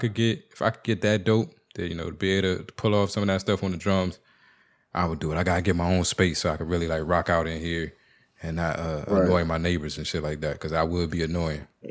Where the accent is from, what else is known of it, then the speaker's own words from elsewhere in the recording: Maryland, United States; I keep having to remind people I'm not from Baltimore, man. I'm not from Baltimore. Just because I'm from Maryland don't make me from Baltimore.